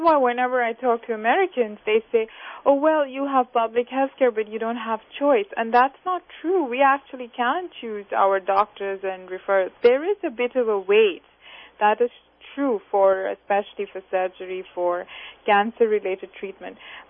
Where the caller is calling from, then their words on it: Canada; And since I'm calling from Canada